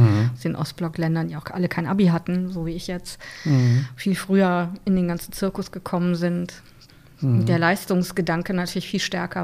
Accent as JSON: {"language": "German", "region": "West Germany", "country": "Germany", "said": "weil ich bin ja auch als Wessi sehr früh in einem Ostorchester unterwegs gewesen"}